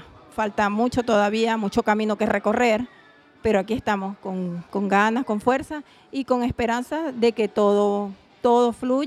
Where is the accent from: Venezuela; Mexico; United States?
Venezuela; Como todo venezolano...